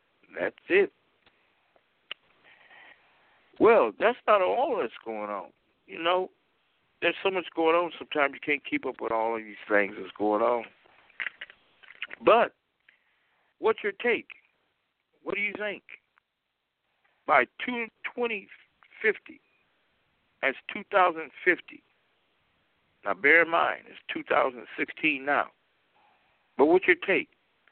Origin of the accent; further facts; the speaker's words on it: United States; born there; English is a second language; I'm an African that happened to be born in America. English is not my native language. It's not. It's definitely not my mother tongue.